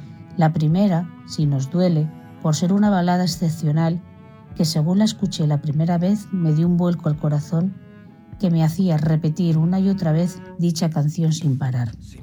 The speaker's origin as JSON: {"language": "Spanish", "town": "Segovia", "region": "Castile and León", "country": "Spain", "said": "de Segovia, aunque lo que a continuación os voy a contar"}